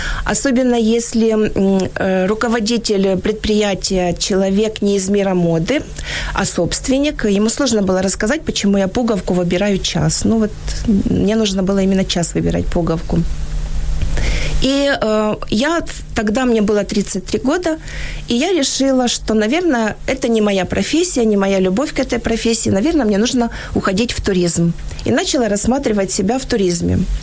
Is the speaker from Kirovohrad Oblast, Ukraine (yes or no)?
yes; Kropyvnytskyi, Kirovohrad Oblast, Ukraine; я вообще сама из Кировограда, у меня было в Кировограде все хорошо.